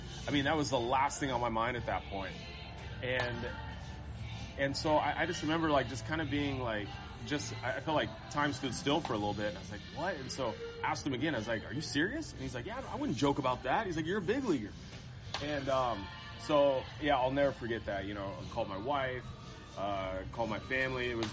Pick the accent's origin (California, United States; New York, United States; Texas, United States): California, United States; Santa Maria; I grew up in Santa Maria on the Central Coast